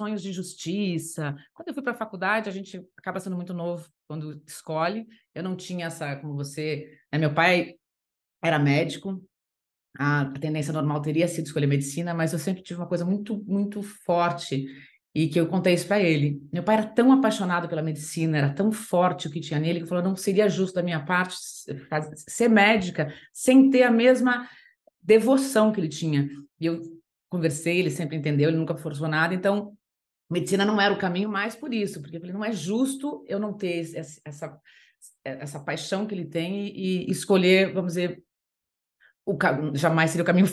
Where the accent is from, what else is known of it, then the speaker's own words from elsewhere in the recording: Curitiba, Paraná, Brazil; Eu sou de Curitiba, morava em Curitiba